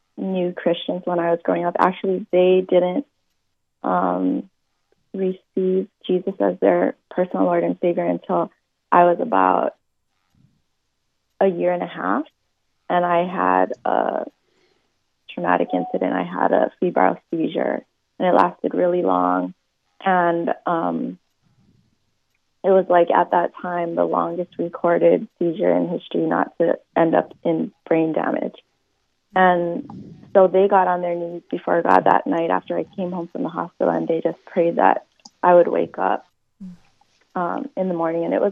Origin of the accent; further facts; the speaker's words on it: Aiea, Hawaii, United States; I grew up on Oahu in Aiea at first. We lived there throughout grade school, and then in high school, my family moved to town.